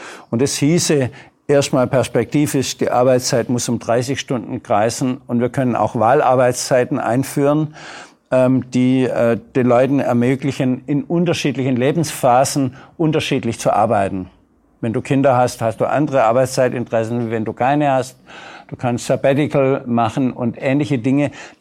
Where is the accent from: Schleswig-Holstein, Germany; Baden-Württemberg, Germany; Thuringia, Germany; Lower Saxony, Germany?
Baden-Württemberg, Germany; wo ich herkomme, aus Baden-Württemberg